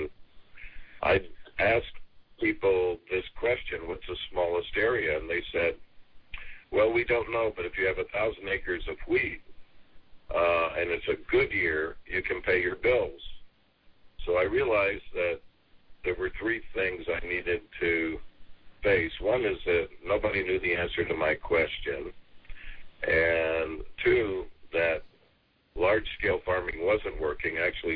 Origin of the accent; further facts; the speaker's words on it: Arizona, United States; I grew up in Arizona. When I was 9, I lived in a subdivision house that used to be a grapefruit orchard